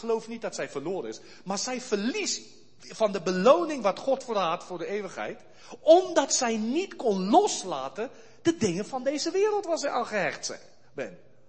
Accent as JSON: {"language": "Dutch", "country": "South Africa", "moved": "as an adult", "lives_now": "Netherlands", "said": "toen ik kwam uit Zuid-Afrika."}